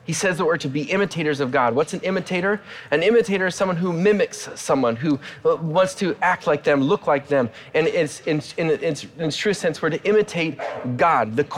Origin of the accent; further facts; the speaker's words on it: Portland, Oregon, United States; as a kid growing up in Portland, Oregon, I grew up as a big fan of the Blazers.